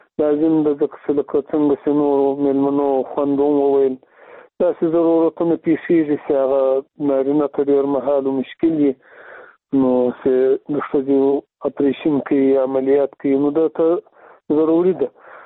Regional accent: Afghanistan

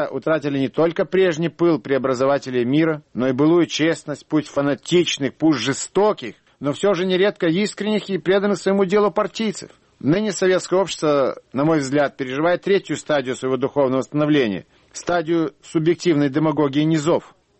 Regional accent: Odesa, Odesa Oblast, Ukraine; вышла моя первая книга в моем родном городе Одессе

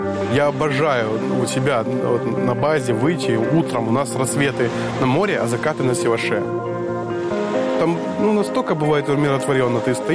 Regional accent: Kherson, Kherson Oblast, Ukraine; moved away; Я приехал из Херсона, и война там абсолютно иная.

